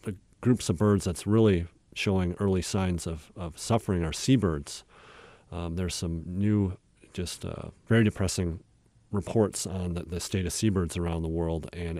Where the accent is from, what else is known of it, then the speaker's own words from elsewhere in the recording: Michigan, United States; Where I grew up in Michigan, there were southerly birds that were very rare when I was a kid. I lived at the northern end of their range